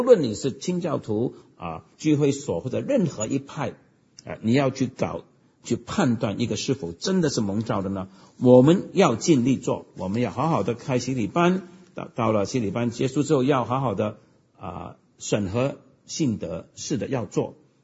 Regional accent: United States; 那我们美国人的福音派基督最会做一件事情

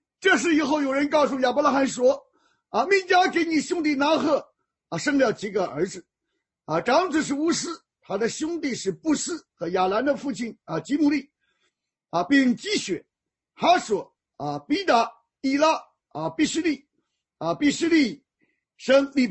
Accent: Shandong, China

